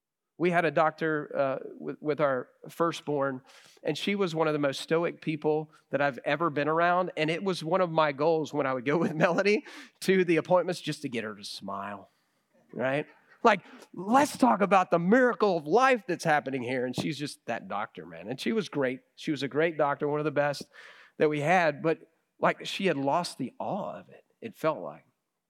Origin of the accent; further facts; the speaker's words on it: Llano, Texas, United States; I grew up with him in Llano, Texas, and he was a good friend of mine.